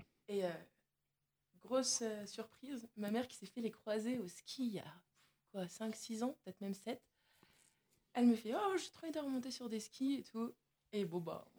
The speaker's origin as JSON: {"language": "French", "region": "Auvergne-Rhône-Alpes", "country": "France", "said": "moi, je viens de l'Ain, qui est un endroit très très plat en France. Mais j'ai fait mes études à Mâcon, donc en Bourgogne du Sud."}